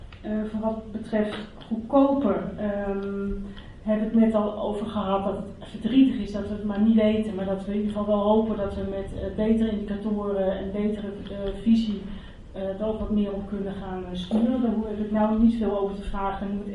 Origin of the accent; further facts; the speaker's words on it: Friesland, Netherlands; Ik ben Fries, dus.